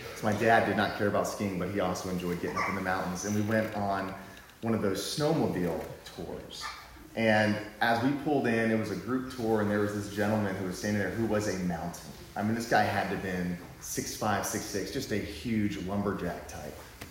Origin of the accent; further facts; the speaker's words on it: Fort Worth, Texas, United States; And we're from Texas, Fort Worth. There's not a lot of mountain going on out there.